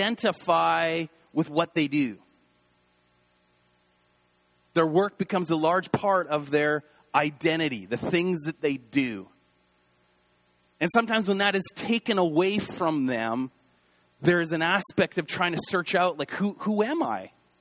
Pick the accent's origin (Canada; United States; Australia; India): Canada; I know for me, living overseas for really almost a decade, being Canadian becomes a large part of your identity.